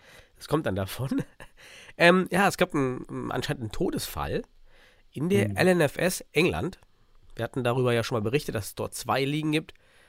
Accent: Suhl, Thuringia, Germany; Ja, aus dem beschaulichen Suhl nach Erfurt, 30 Minuten mit der Bahn oder länger, glaube ich sogar.

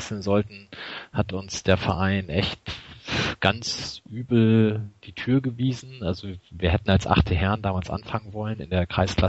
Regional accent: Bremen, Germany; Ich bin 76 in Bremen geboren

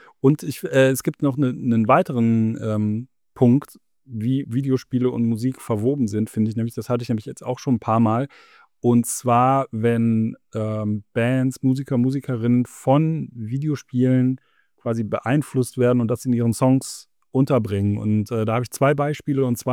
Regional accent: Bonn, North Rhine-Westphalia, Germany; ich komme ja hier aus dem Bonner Raum irgendwie, wo ja ne, ehemalige Hauptstadt, zu meiner Schulzeit war es halt noch zum Teil Hauptstadt.

